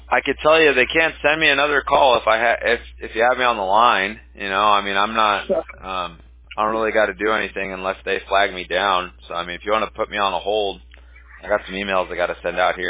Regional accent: California, United States; I grew up in California, so I had never really experienced that before.

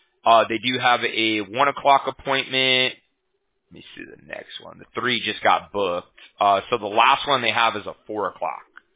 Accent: Huntington Beach, California, United States; We're in California. Yeah, I'm from Huntington Beach.

